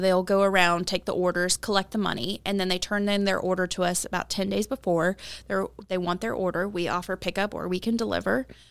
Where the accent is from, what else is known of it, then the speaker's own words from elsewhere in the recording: Huntsville, Alabama, United States; So I'm from Huntsville